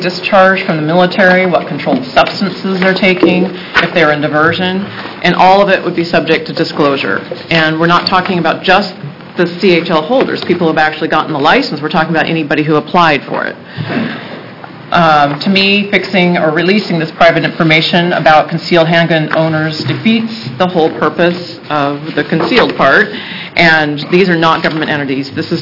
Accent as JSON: {"language": "English", "town": "Keizer", "region": "Oregon", "country": "United States", "said": "I'm from Kaiser, and my area covers St. Paul and Newburgh as well."}